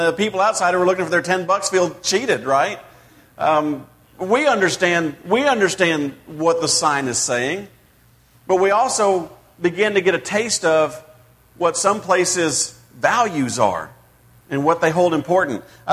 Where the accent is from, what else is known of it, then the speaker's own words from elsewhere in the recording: Dallas, Texas, United States; I grew up in Dallas, and in when you drive in downtown Dallas, you have intersections that feel like this.